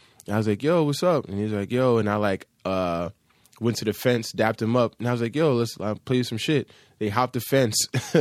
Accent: Hackensack, New Jersey, United States; I'm from Hackensack, New Jersey, Bergen County.

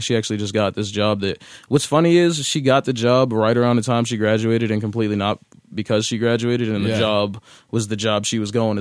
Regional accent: Boston, Massachusetts, United States; Roxbury is where I grew up. I grew up on Warren Street.

